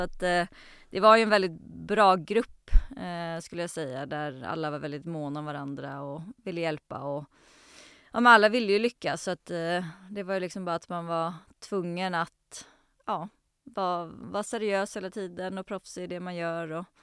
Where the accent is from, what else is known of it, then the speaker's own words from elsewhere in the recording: Sweden; born there; Men vi föddes ju i Sverige, så jag vet inte hur det där blir. Men det blir väl för att mamma är åländska, så blir man född in i någonting.